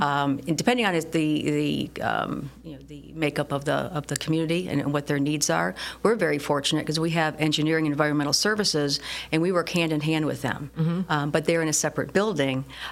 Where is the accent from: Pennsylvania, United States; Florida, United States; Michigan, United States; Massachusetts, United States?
Michigan, United States; Bloomfield Township; But I grew up in Bloomfield Township.